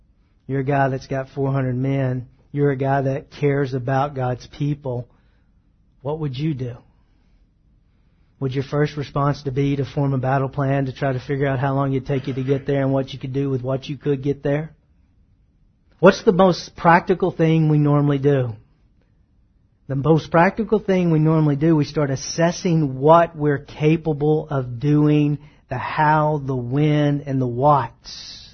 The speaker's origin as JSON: {"language": "English", "region": "Texas", "country": "United States", "said": "I'm probably wrong. I'm from East Texas."}